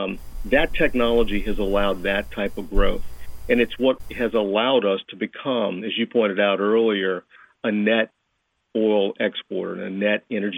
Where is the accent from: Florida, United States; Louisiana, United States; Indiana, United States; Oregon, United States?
Louisiana, United States; You know, as you mentioned, I grew up down in Louisiana, so.